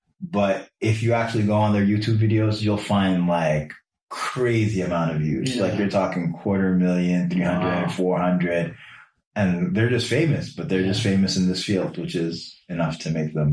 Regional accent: New York, United States; But growing up in New York after 9/11 was what was very intense.

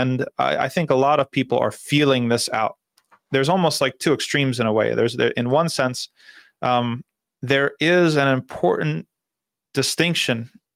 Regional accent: New Jersey, United States; Mohammed from New Jersey. Yes, my home state.

